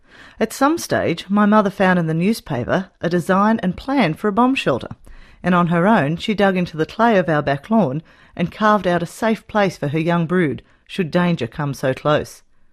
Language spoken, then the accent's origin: English; Melbourne, Victoria, Australia; born there; I was born in Melbourne just before World War II was declared.